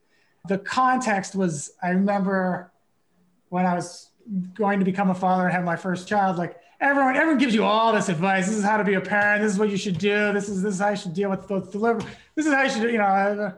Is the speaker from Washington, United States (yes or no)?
no; Pittsburgh, Pennsylvania, United States; But I grew up in Pittsburgh.